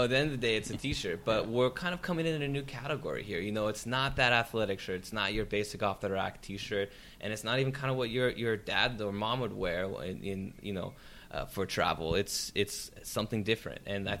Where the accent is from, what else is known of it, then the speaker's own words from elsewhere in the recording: San Jose, California, United States; Santa Cruz, my hometown in San Jose.